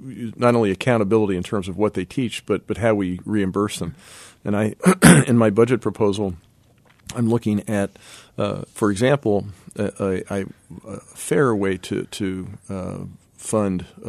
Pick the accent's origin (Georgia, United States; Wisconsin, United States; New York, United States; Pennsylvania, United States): Pennsylvania, United States; I think Philadelphia deserves money because I'm from York County